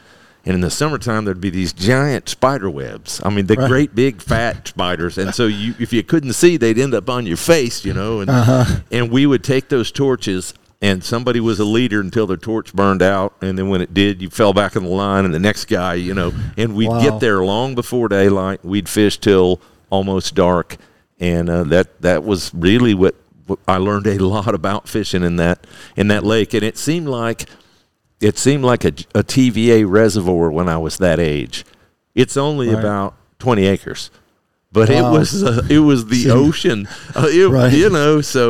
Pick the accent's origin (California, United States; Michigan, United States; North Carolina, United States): North Carolina, United States; I grew up outside of Charlotte, North Carolina.